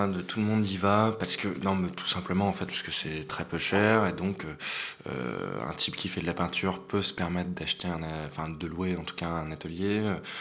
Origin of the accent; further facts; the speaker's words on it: France; Après, moi, en tant que Français, là-bas, tout, c'est...